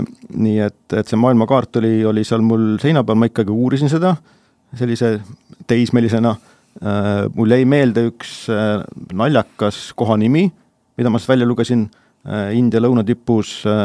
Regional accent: Saare County, Estonia; kus ma linnapoisina olen kasvanud linnas ja linn ja ümbruskond on paremi tuttav

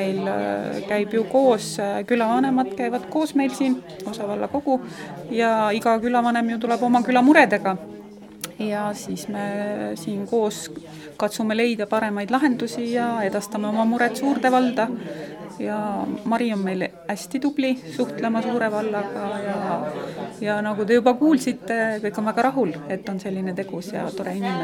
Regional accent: Saare County, Estonia; ma olen siin sündinud ja üles kasvanud ja selles samas koolimajas alustasin mina oma kooliteed.

